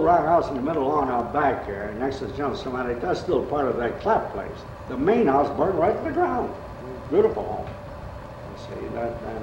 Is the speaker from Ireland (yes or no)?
yes; Limerick, Munster, Ireland; I was born in Limerick, right across where I sit on the furnace.